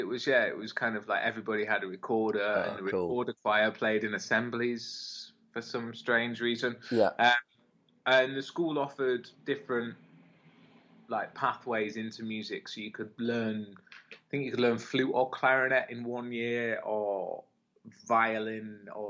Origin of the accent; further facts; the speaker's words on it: Bolton, North West England, United Kingdom; I grew up in Bolton.